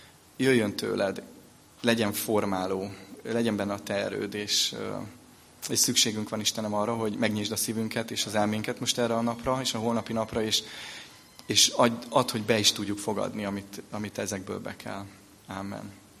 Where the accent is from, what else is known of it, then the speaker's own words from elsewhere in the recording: Budapest, Hungary; now in Szentendre, Hungary; budapesti lakos vagyok, lehet, nem igaz, Szentendrén élek, de alapvetően az életem folyamatosan Budapesthez kötődik, ott nőttem föl, belvárosi gyerek vagyok, 4 gyerekes fiú családba